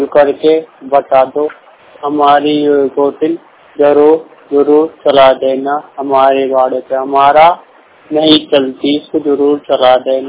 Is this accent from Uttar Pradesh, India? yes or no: yes; Meerut, Uttar Pradesh, India; मैं मेरठ का रहने वाला हूँ।